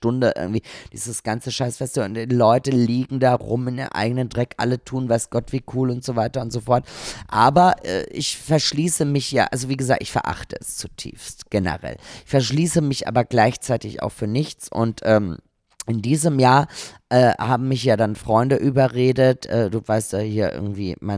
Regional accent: Austria; ich komme aus Österreich

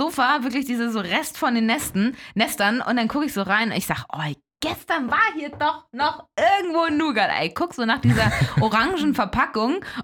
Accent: Hamburg, Germany

